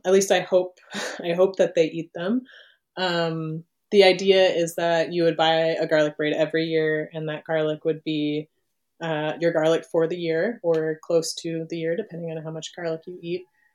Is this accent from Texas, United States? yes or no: no; Moscow, Idaho, United States; So I grew up in Moscow, Idaho.